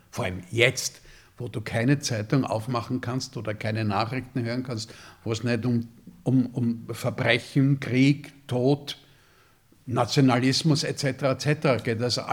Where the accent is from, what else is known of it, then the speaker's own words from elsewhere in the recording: Austria; Wir als Österreicher, ja.